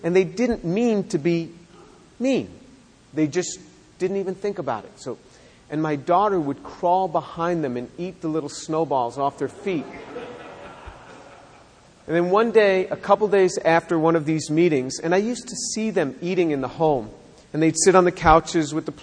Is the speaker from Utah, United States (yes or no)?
no; Manhattan, New York, United States; born there; I was born in Manhattan, New York. I got saved at the age of 18. I come from a Jewish home.